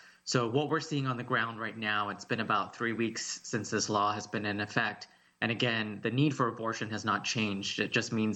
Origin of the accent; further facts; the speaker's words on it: Texas, United States; Yeah, I think my experience of oppression growing up in Texas and feeling it on so many fronts is the same thing that's continuing to happen